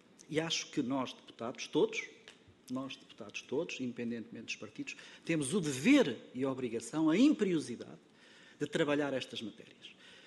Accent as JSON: {"language": "Portuguese", "region": "Centro", "country": "Portugal", "said": "A região centro do país, de onde sou originário, é uma boa região"}